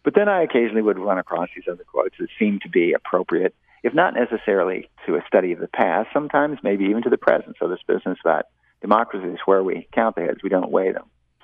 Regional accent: Portland, Oregon, United States; I grew up in Portland, Oregon, and my grandparents had a house in the Mount Hood National Forest, about 45 miles outside of Portland, and I would spend summers there.

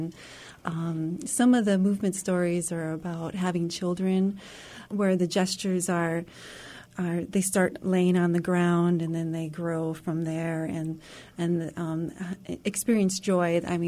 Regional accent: Bismarck, North Dakota, United States; And my parents live in Bismarck, and I grew up in Bismarck. I'm from here originally.

